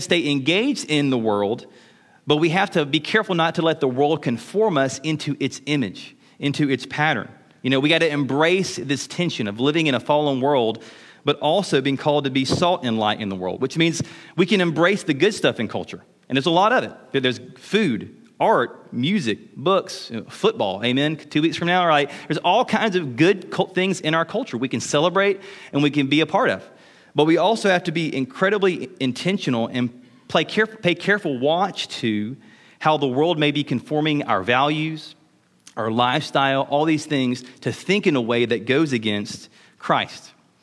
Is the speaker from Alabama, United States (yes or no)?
yes; Mobile, Alabama, United States; I'm from Mobile, so the beach is a good illustration for me, okay?